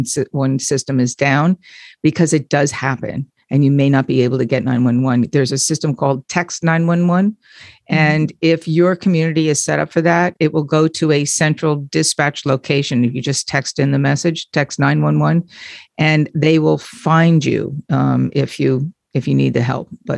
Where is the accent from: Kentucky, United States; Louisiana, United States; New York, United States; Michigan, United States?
New York, United States; Glen Head; I grew up in Long Island, and once or twice a year, the town that I grew up in, Glen Head, would do an emergency response system for families.